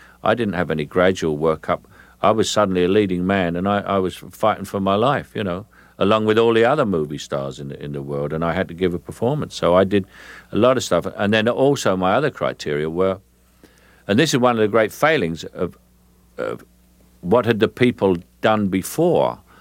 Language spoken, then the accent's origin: English; England, United Kingdom; who were the big sort of theatre stars when I grew up in England.